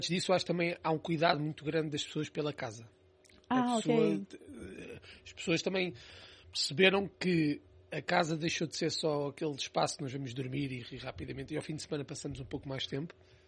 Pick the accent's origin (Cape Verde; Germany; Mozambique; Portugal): Portugal; Que sou português, viver em Portugal é fantástico.